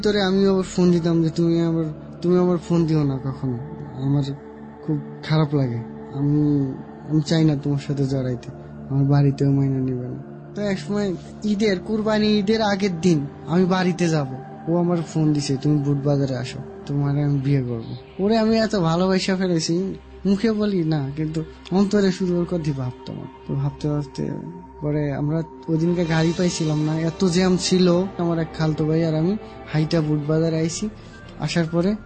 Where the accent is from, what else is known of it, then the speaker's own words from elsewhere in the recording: Dhaka Division, Bangladesh; born there; রাজবাড়ী জেলার।